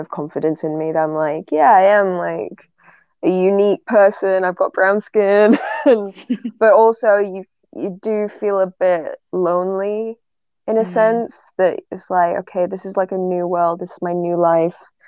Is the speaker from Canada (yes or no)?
no; England, United Kingdom; accent: northern; every time I meet them my northern accent starts playing up. Because now I'm just kind of neutral.